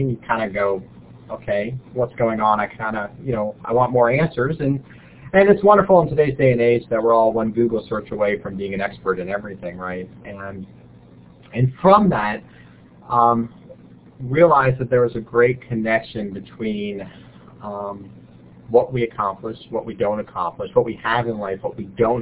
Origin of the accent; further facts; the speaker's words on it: Maryland, United States; now in Richmond, United States; They're in Inner Harbor. I grew up in Maryland. And a huge Baltimore Orioles fan.